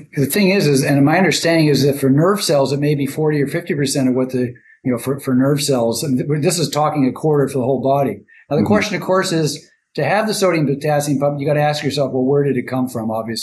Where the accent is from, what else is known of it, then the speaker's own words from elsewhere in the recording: Toronto, Ontario, Canada; I come from Toronto, Canada, grew up there.